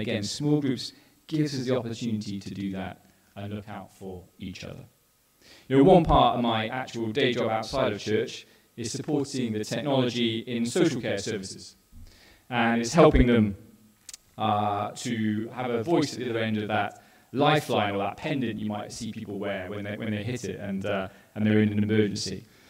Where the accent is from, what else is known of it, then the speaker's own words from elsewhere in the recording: England, United Kingdom; You know, we are British. Sharing is hard. You know, I absolutely get that. And being one of the Englishmen in the room, I definitely get it, right?